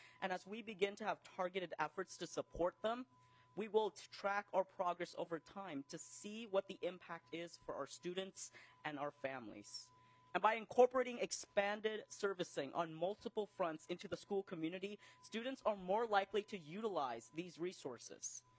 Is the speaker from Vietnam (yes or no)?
yes; Vietnam; now in Rochester, United States; As a first-generation immigrant from Vietnam